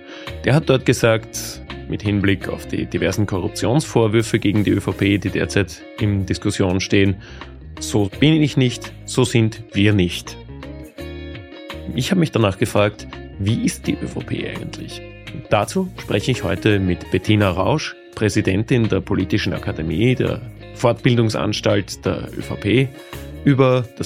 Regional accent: Lower Austria, Austria; Wir sind beide Niederösterreicher. Wir wohnen, glaube ich, auf gegenüberliegenden Seiten von St. Pölten.

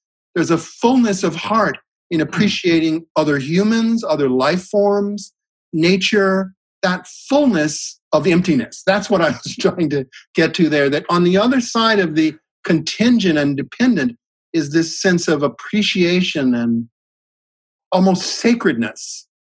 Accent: Texas, United States; I grew up in East Texas.

